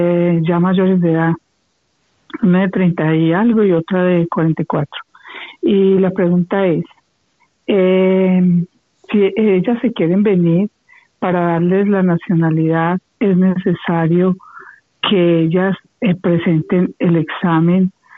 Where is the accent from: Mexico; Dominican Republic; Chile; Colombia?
Colombia; now in Spain; Yo soy española de origen colombiano.